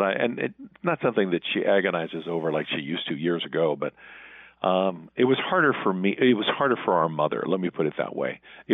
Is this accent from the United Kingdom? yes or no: no; St. Louis, Missouri, United States; I was one of 11 kids, Pat. We grew up in St. Louis in a very small house, which would try the patience of any man.